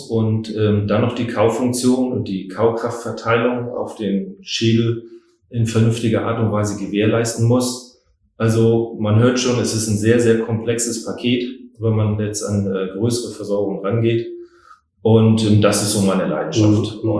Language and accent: German; Hamburg, Germany; moved away as an adult; now in Schwerin, Germany; Und bin Hamburger und mich hat es halt nach Schwerin verschlagen.